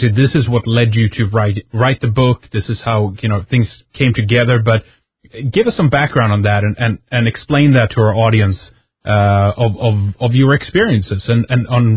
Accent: Sweden; English is a second language; And they are hiding many of our stories growing up in Sweden.

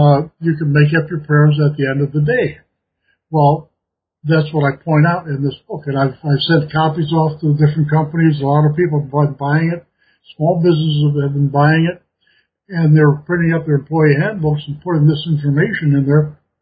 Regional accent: Minnesota, United States; Because I grew up in Minnesota, and Cargill's headquarters is there, I sent them a draft copy of this early on.

